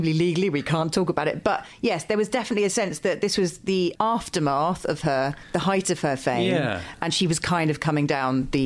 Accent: Midlands, United Kingdom; I grew up in the Midlands for most of my childhood when we finally stopped moving house.

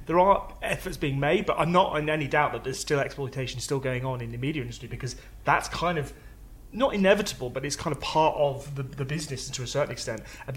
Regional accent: South West England, United Kingdom; I'm from Cornwall, yes.

